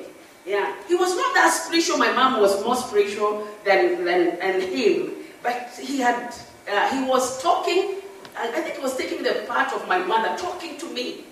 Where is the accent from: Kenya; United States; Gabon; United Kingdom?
Kenya; Moiga, Central; also born or lived in Hororo; So I was brought up in Moiga, went to school there, then went back, we went to my high school in Kelowea Girls in Kirinyaga, then the Lelike Girls in Kabete, Roa Kabete.